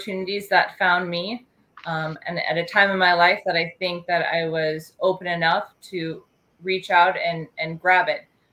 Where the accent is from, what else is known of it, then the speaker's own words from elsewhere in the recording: Iowa, United States; now in New Hampshire, United States; I'm originally from Iowa. And although I served in multiple locations across the country, this was my first time living in New Hampshire.